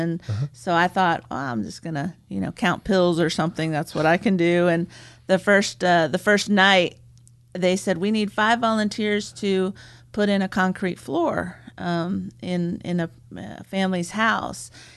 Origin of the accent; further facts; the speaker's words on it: Dallas, Texas, United States; I grew up in Dallas, Texas, and kind of inner city, Dallas, Texas.